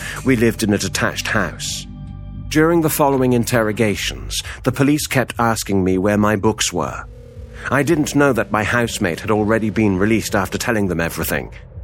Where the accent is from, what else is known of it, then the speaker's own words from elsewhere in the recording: Skidra, Central Macedonia, Greece; also born or lived in Thessaloniki; I was born in Thessaloniki in 1947. But most of the time after that, my childhood, I spent in Skidra.